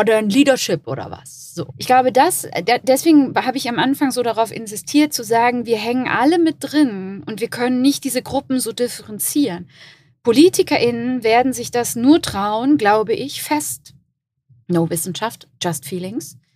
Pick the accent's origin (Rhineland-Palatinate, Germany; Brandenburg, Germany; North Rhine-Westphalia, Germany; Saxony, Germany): Rhineland-Palatinate, Germany; So, ich komme aus Rheinland-Pfalz